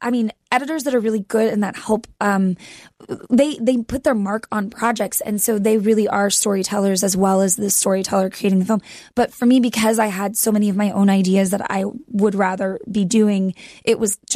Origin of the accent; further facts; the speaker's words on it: Texas, United States; I grew up in Texas. I went to college there.